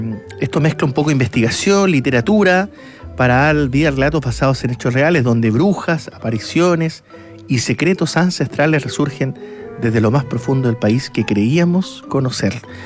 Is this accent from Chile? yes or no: yes; Punta Arenas, Magallanes, Chile; Ah, somos de la misma ciudad.